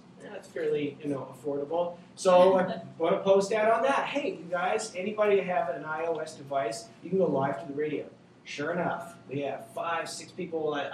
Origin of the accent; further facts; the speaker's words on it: Canada; I'm Canadian.